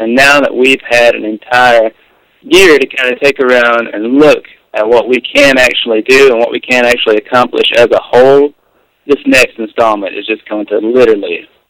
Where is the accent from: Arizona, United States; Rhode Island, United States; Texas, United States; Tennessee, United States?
Tennessee, United States; Well, I mean, really out in the middle of nowhere in Tennessee. We're about an hour and a half away from Nashville. And so it's just literally out in the middle of nowhere.